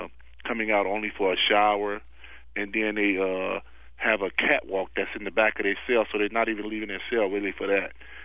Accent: California, United States; I'm from Los Angeles County, which is like most of those men that's locked up in those isolation units.

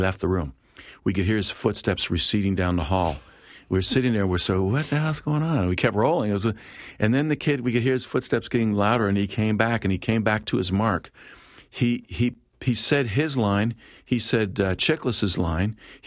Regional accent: Philadelphia, Pennsylvania, United States; Philadelphia when I was a kid, the towers in the 40s off of Market Street, I'm walking by there because I'm from West Philly

